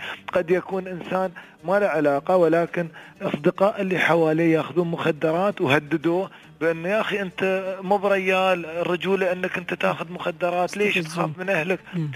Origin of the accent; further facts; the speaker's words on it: United Arab Emirates; نحن في بلد نعم وبلد خير، فمستوى الدخل عندنا في الإمارات مستوى جيد